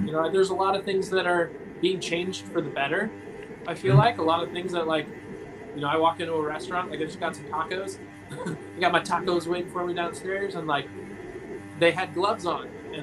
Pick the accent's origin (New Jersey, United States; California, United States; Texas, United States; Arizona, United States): California, United States; Santa Cruz; I've got a cover band here in my hometown, Santa Cruz.